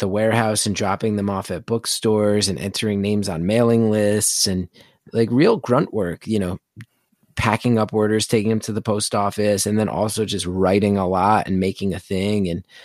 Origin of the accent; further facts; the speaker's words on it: New Jersey, United States; growing up in Jersey and an anger